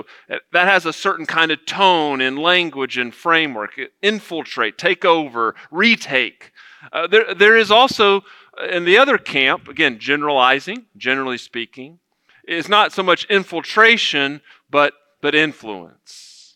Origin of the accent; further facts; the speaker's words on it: Houston, Texas, United States; growing up in Northwest Houston in the mid-90s, going to Jersey Village High School.